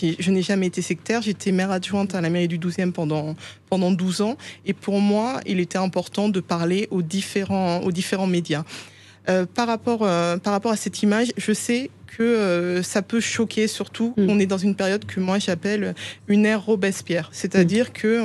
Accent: Haiti; born there; Je suis née à Haïti.

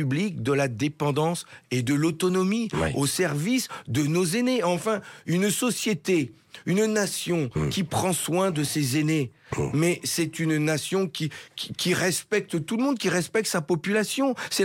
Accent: Hauts-de-France, France; je suis ch'ti, je suis conseiller municipal à Saint-Amand-les-Eaux. J'habite dans une ville de 16 500 habitants, dans une ville qui a été dans un département très industriel, qui a perdu des usines, mais qui en a encore

